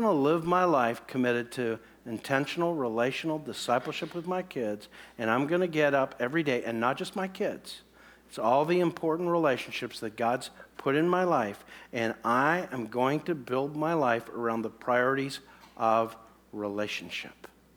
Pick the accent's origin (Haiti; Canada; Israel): Canada; It's because I'm a Canadian and I think hockey, okay?